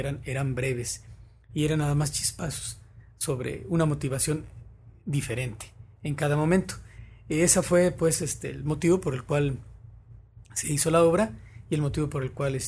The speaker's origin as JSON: {"language": "Spanish", "town": "El Higo", "region": "Veracruz", "country": "Mexico", "tie": "born or raised there", "said": "Y para eso ya había tenido una experiencia anterior con mi pueblo, es El Higo."}